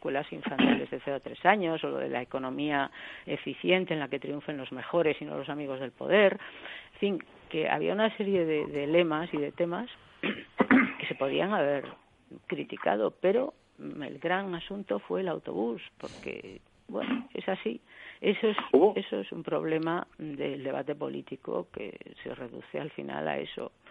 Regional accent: Galicia, Spain; somos gallegos, estamos aquí

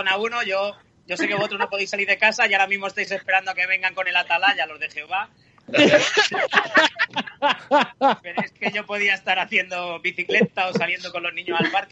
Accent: Spain

